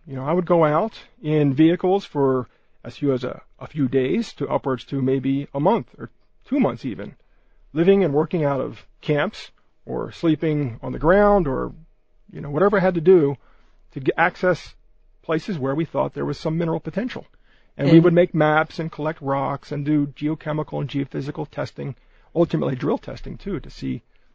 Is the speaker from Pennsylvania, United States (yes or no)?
yes; Philadelphia, Pennsylvania, United States; now in Tucson, United States; I'm from Philadelphia, originally.